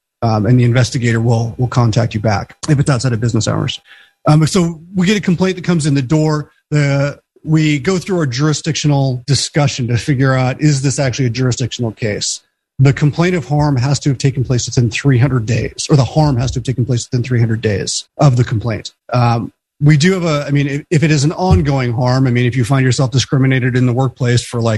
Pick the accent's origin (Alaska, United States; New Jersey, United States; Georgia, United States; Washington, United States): Alaska, United States; Anchor Point; I grew up in Anchor Point, did my undergrad at MIT and stayed on the East Coast for law school.